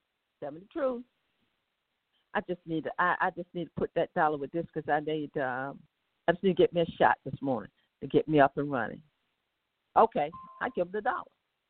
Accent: South Carolina, United States; I tell people I'm from South Carolina, and everybody looks to me like my family member.

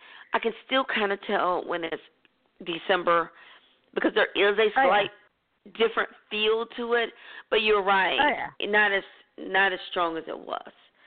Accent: North Carolina, United States; I grew up in North Carolina, and that's where, you know, we actually could have a white Christmas

